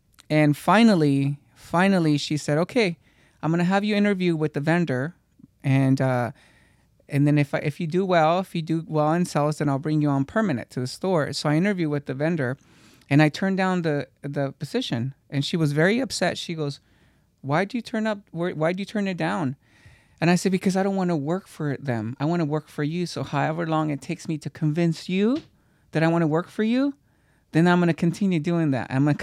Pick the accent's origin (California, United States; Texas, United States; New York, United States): California, United States; Stockton; I was always protected because I come from Stockton. Stockton is it was a town very gang related.